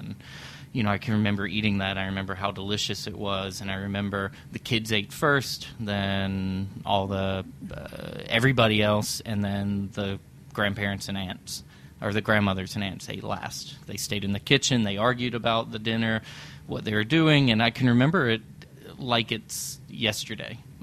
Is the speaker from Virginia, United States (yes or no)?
no; Roslyn, New York, United States; also born or lived in Jacksonville, Florida / Greenwood, South Carolina; now in South Carolina, United States; I was born in New York, lived, I believe, till around 1979 in Roslyn. So not the Roslyn of now, but the Roslyn of the past. Best bagels you could ever eat, and I do remember that. Then we moved to Jacksonville, Florida